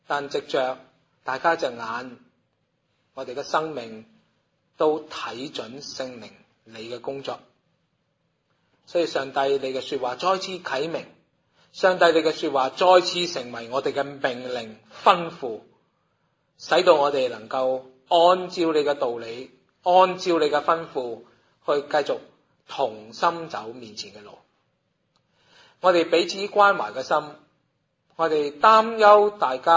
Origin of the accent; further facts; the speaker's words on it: China; 让我们作为中国人的我们都能够献